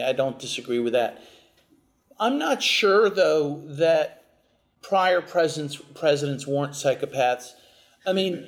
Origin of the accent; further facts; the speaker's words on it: United States; But on the other hand, as an American, I see my main job is to stop the war.